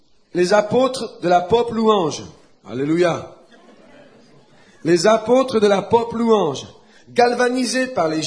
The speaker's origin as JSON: {"language": "French", "town": "Montpellier", "region": "Occitanie", "country": "France", "said": "je suis français. Vous venez d'où? Je dis, Montpellier."}